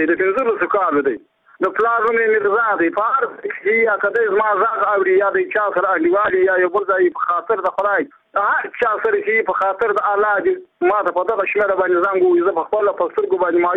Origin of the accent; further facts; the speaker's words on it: Badghis, Afghanistan